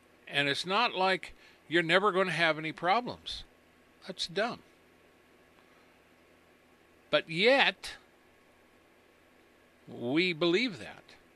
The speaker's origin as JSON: {"language": "English", "country": "United States", "said": "I'm not born again through my culture, through the color of my skin, or just because I'm an American."}